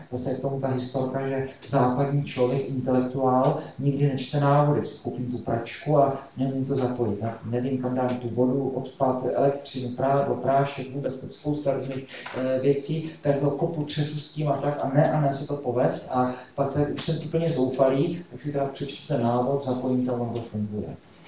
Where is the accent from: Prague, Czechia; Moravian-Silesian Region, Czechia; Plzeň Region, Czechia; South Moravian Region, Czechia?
South Moravian Region, Czechia; Brno; born there; Tak v Brně jsem se narodil, ne? Tak to je hrozný. Mohl jsem se narodil v New Yorku, to bylo dobrý. Já jsem se narodil v roce 66